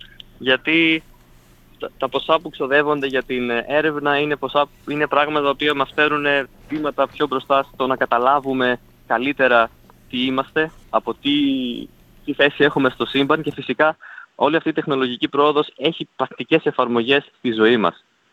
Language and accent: Greek; Drama, Eastern Macedonia and Thrace, Greece; Κατάγομαι από τη Δράμα.